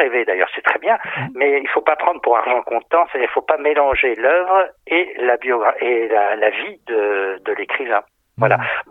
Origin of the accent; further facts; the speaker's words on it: Saint-Raphaël, Provence-Alpes-Côte d'Azur, France; Ah ben, dès 14 ans, oui, j'étais de Saint-Raphaël et il y avait une école de musique où il y avait un très bon professeur qui donnait des cours de théâtre.